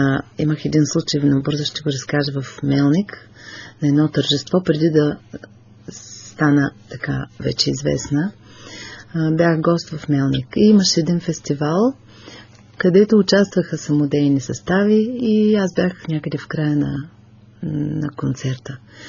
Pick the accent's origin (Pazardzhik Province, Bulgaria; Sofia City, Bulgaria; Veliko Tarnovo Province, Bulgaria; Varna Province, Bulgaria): Varna Province, Bulgaria; Varna; Не знаех, че пее македонски и дойде момент да давам обяснение как може да пее македонски, като съм от Варна.